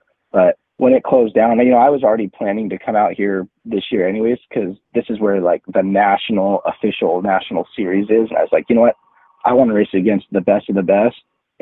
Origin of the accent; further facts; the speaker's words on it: California, United States; being a Californian or from the other side of the coast